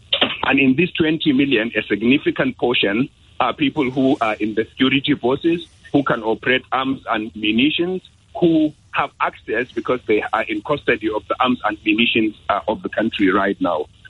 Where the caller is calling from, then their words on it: London, United Kingdom; I am calling from Victoria train station